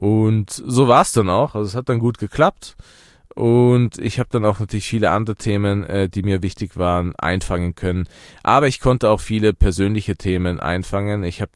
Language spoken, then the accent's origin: German; Afghanistan; first language Dari; German is a second language; Erste, das ist meine Muttersprache, die ich damals schon eigentlich fließend beherrscht habe. Ich kann auch Pashto, aber meine Muttersprache ist Dari. Und ja, es ist das halt auch Lingua Franca in Afghanistan, sag ich mal.